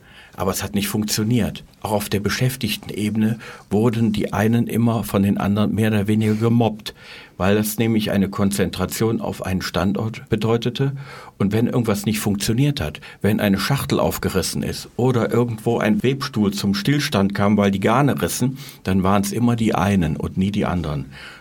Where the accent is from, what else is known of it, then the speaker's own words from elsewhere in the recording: North Rhine-Westphalia, Germany; accent: Ruhr; Wie man meiner Sprache anhört, komme ich aus dem Ruhrgebiet.